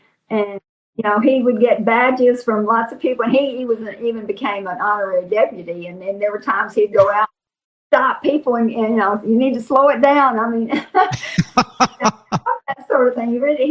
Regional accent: United States; And I said, honey, I'm from America. That's a castle.

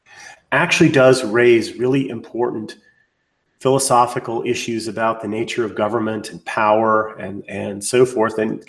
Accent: United States; And, you know, I, being an American, being patriotic, I feel duty bound, for instance, to try and save my society from catastrophe.

